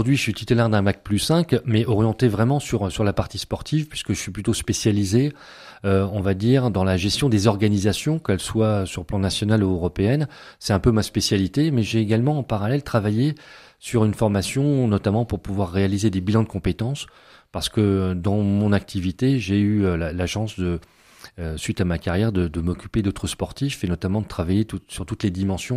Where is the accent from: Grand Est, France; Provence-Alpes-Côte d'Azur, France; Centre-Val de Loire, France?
Grand Est, France; Saint-Avold; Je suis de l'Est mosellan, de la région de Saint-Avold. Et donc, j'ai grandi dans une cité minière avec un frère jumeau.